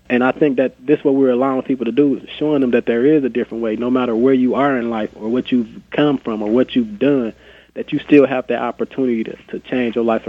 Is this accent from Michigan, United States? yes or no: yes; Flint, Michigan, United States; because growing up in Flint, basically all you see is violence, drugs, guns.